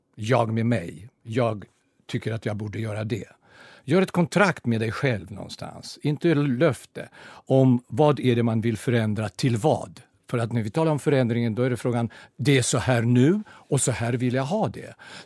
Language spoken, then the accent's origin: Swedish; Russia; Swedish is a second language; eftersom jag kommer från Ryssland, så kallar det perestrojka